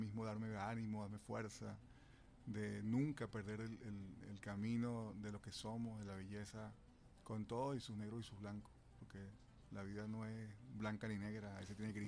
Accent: Caracas, Capital District, Venezuela; born there; Bueno, sí, nací en Caracas, 25 de enero de 1972

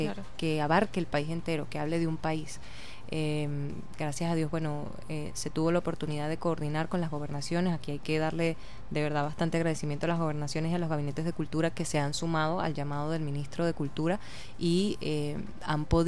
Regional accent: Venezuela; esta fiesta es un espacio para mirarnos y reflejarnos como venezolanos

